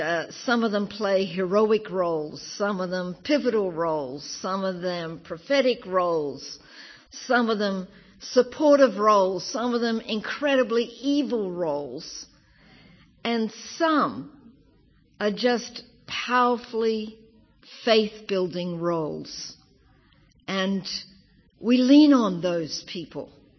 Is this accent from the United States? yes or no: no; Toowoomba, Queensland, Australia; I'm from Australia. I came from a town called Toowoomba, the Aboriginal name, and it actually means the black swamp.